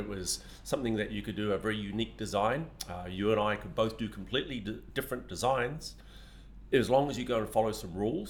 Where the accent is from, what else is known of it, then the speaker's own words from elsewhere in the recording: New Zealand; moved away as an adult; now in United States; My accent is, I'm obviously not from Southern California. I actually came out of New Zealand, and at the ripe old age of 20